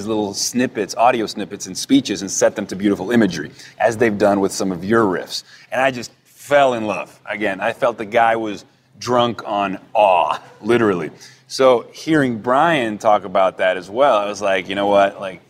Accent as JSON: {"language": "English", "country": "Venezuela", "tie": "born or raised there", "said": "when I grew up in Venezuela, I didn't catch the original series"}